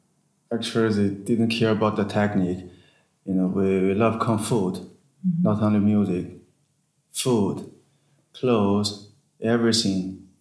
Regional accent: China; English is a second language; and I'm from China, and I play the Chinese traditional instrument.

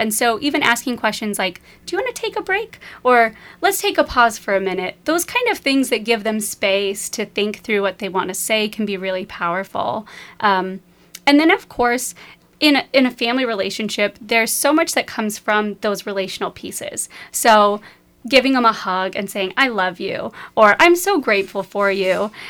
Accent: Pocatello, Idaho, United States; Yeah, I grew up in the Mountain West in Pocatello, Idaho, which is a small town far, far away.

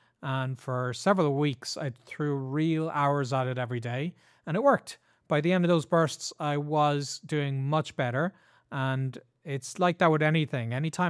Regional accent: Ireland; it should be my language. I'm Irish. I learned it in school

